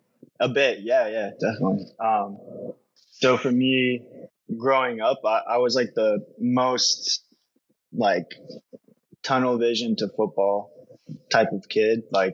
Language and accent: English; Myrtle Beach, South Carolina, United States; it's the only one in South Carolina, and I was from Myrtle Beach. So like that was a 2 hour drive about to get there.